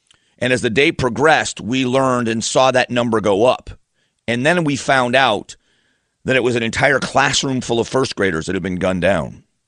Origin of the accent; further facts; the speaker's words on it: Florida, United States; also born or lived in Ohio; I was born in Northeast Ohio, but grew up in Florida. So I say I'm from Florida because I don't remember much about Ohio.